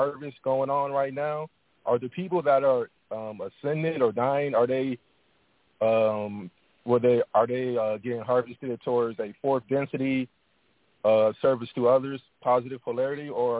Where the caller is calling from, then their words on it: Kansas City, United States; from Kansas City.